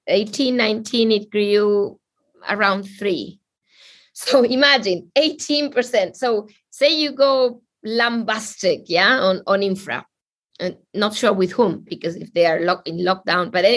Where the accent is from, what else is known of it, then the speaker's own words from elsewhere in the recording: Spain; It reminds me of my home country, you know, when Zapatero was a PM, prime minister, and he started digging all, I mean, because he needed to spend this money for Spain to grow.